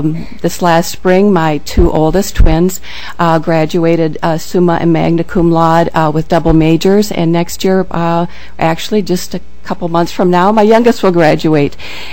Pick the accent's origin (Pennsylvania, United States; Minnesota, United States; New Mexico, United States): Minnesota, United States; Burnsville; I grew up in the Burnsville area, graduated from the local high school way back.